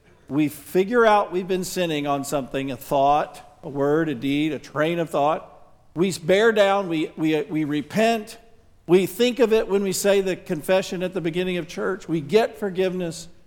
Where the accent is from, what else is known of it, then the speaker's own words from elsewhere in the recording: Dallas, Texas, United States; But since I'm from Dallas, we put up blue today, because everybody knows God is at Dallas.